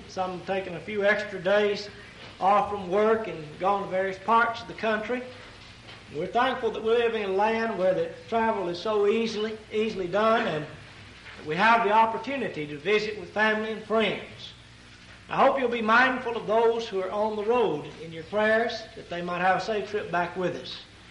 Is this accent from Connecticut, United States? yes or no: no; Texas, United States; As a young lad growing up in East Texas, we attended each other's gospel meetings.